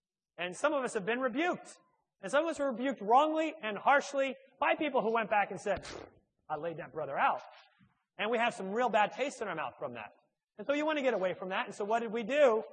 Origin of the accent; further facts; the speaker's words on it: New York, United States; I come from the New York area in the States.